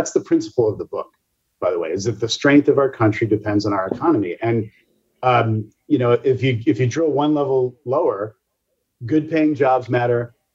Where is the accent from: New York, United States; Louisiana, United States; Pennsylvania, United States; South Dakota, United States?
Pennsylvania, United States; Pittsburgh; Growing up in Pittsburgh, watching what happened as industries declined